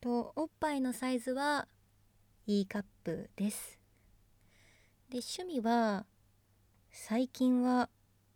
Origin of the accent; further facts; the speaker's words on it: Kanagawa, Japan; 出身は神奈川県です。結構近くに海があるので、ゆったり過ごすことができてます